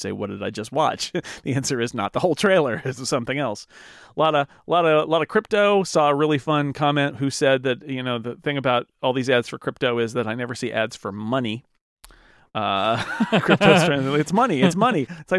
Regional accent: United States; So I, as an American sports fan, to have Arsenal, which is a red and white team, say, yes, but sometimes we wear yellow and other times we wear blue.

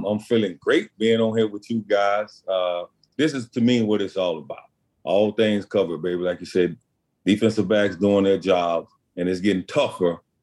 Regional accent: Pascagoula, Mississippi, United States; I'm from Pascagoula, Mississippi.

